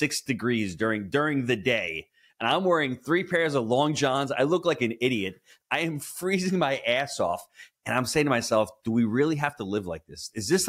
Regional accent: New York, United States; I'm a New Yorker, born, bred. I'm never going to leave. There is no way I'm leaving New York.

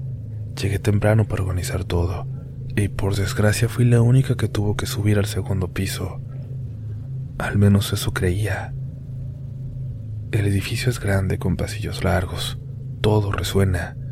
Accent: León, Guanajuato, Mexico; Soy de León, Guanajuato y trabajo en un área relacionada con materia penal.

